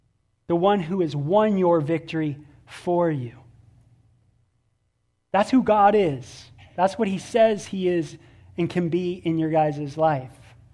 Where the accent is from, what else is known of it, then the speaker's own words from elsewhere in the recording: California, United States; Bo's background and growing up in the Valley of San Fernando and stuff like